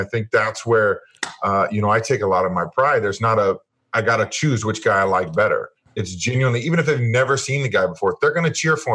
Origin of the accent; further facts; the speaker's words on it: Kansas City, Missouri, United States; Yeah, I mean, well, I grew up in Kansas City, and my dad was a huge fan.